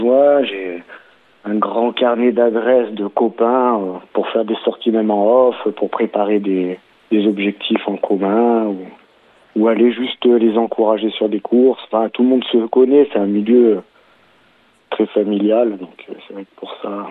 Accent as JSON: {"language": "French", "region": "Auvergne-Rhône-Alpes", "country": "France", "tie": "born there", "said": "je suis né ici en Chartreuse, donc c'est chez moi"}